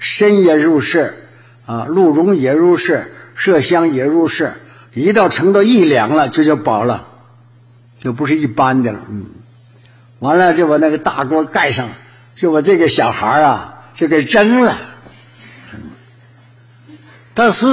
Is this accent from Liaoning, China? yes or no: yes; Shenyang, Liaoning, China; 我小时候在沈阳，现在的沈阳，到药店看，他那玻璃瓶装着，那时候就这么大一点的一个小三参，还没有成人形的